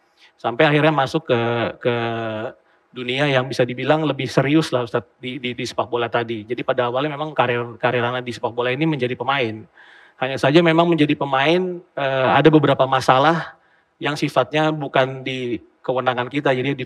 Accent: Jakarta, Indonesia; born there; Lahir di Jakarta.

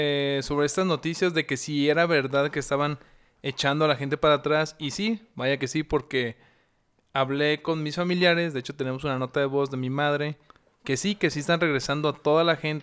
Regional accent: Nayarit, Mexico; Yo soy de Nayarit.

